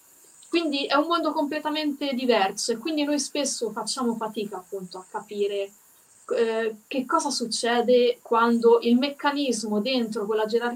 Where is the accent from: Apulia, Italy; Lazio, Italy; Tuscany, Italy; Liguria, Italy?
Tuscany, Italy; Arezzo; qui nel centro Italia, io sono di Arezzo